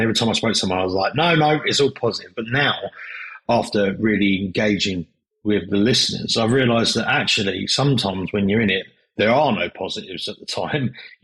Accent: United Kingdom; Yeah, we are British and very cynical.

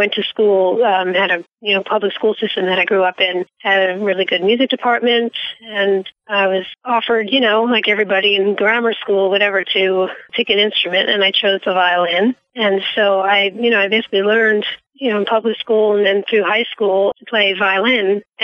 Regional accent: Orangeburg, New York, United States; moved up to where I grew up in Orangeburg, New York, which, is a suburb of New York City

